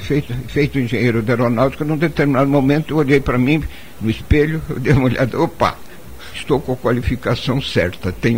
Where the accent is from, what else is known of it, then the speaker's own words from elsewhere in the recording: Bauru, São Paulo, Brazil; born there; Eu nasci em Bauru, no interior do estado de São Paulo